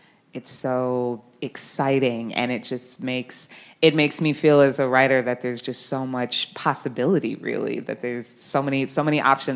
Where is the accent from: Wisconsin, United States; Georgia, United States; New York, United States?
Wisconsin, United States; Milwaukee; You know, growing up in Milwaukee, there are actually some Milwaukee people in the audience.